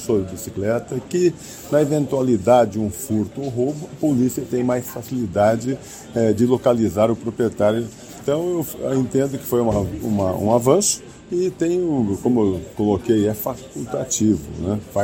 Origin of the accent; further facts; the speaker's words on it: Nova Andradina, Mato Grosso do Sul, Brazil; lá na minha cidade, Nova Andradina, também tem o Pata da Onça, que é uma referência estadual e nacional.